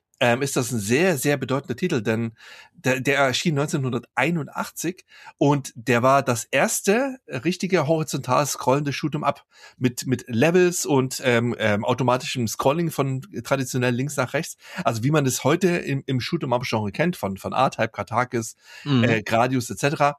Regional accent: East Germany, Germany; born or raised there

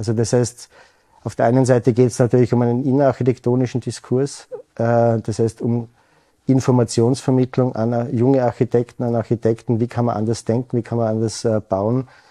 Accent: Vienna, Austria; now in Innsbruck, Austria; ich bin ja auch kein Tiroler, ich bin ein Wiener, also bin ich auch zugezogen

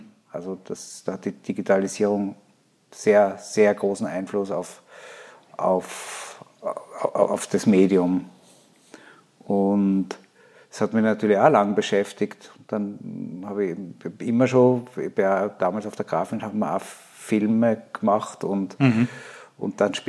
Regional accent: Gmunden, Upper Austria, Austria; now in Vienna, Austria; Ich komme aus dem Salzkammergut, aus Gmunden. Und ich habe immer, glaube ich, schon gespürt, dass das nicht mein Zuhause ist.

